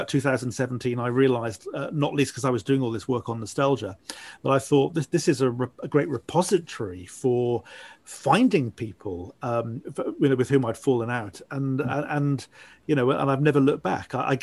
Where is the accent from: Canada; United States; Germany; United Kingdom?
United Kingdom; Cardiff, Wales; I mean, in my case, I was from Cardiff, made that journey westwards